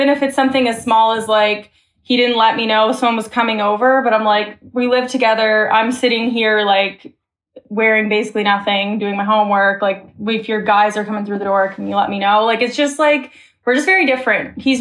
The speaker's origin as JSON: {"language": "English", "country": "Canada", "said": "I'm 24 from Canada."}